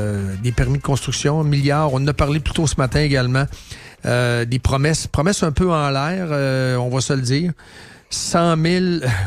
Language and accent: French; Shawinigan, Quebec, Canada; Comment se porte ma ville natale ce matin?